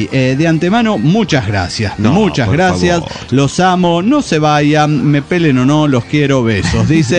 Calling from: Nezahualcóyotl, State of Mexico, Mexico; de Netzahualcóyotl, México.

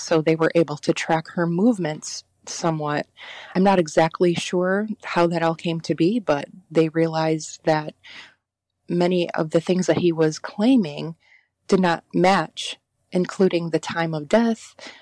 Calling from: Connecticut, United States; I'm calling from Connecticut.

